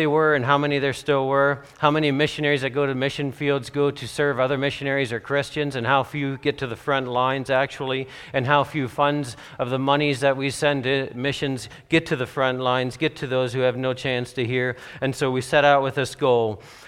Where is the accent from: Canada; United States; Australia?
Canada; Ontario; so I grew up in Canada, southern Ontario, on a dairy farm